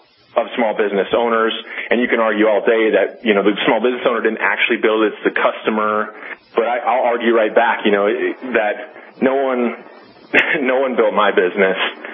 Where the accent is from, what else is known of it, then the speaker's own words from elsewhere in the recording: Bozeman, Montana, United States; Well, you know, my hometown, where I live and where I went to college is Bozeman, Montana.